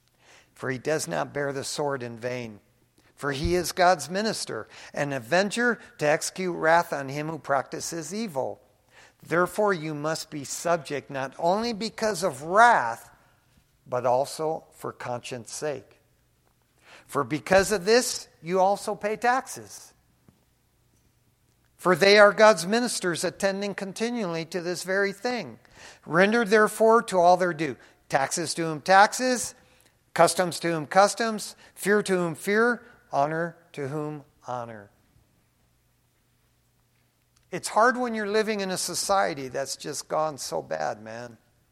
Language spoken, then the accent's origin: English; East Detroit, Michigan, United States; growing up in East Detroit, Michigan, in the early 60s, do you know we went to bed at night and just had the screen door and all the windows were open?